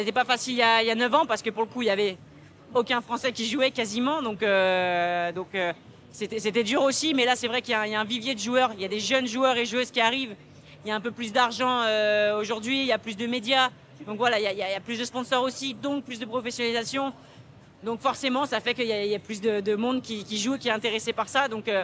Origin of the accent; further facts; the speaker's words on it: Lyon, Auvergne-Rhône-Alpes, France; je suis née, je suis lyonnaise, Croix-Rousse, lyonnaise dans le sang.